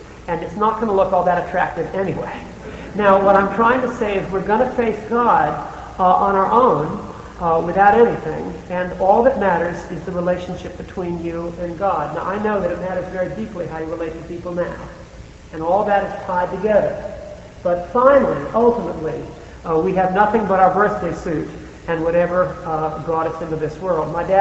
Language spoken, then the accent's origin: English; United States; because I'm an American, and what's the big American disease?